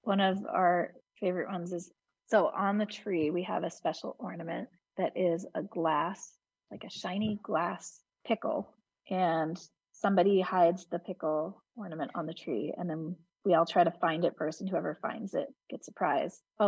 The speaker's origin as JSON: {"language": "English", "town": "Hudson", "region": "New York", "country": "United States", "said": "I'm the director of the Hudson Area Library. I'm also from Hudson."}